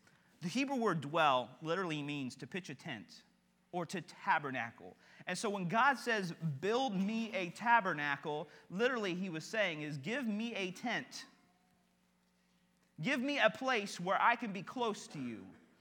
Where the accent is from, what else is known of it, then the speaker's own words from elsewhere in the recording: Kentucky, United States; if you read too much into my accent, you probably just thought I said manatee, like the animal in the ocean. I did not say manatee, I said humanity. Got to keep up with me. I'm from Kentucky.